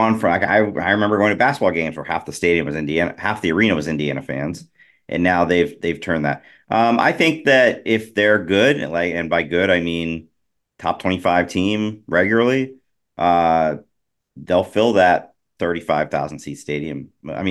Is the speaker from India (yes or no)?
no; Australia; moved away as an adult; now in United States; I've lived in the US for a decade, but I'm originally from Australia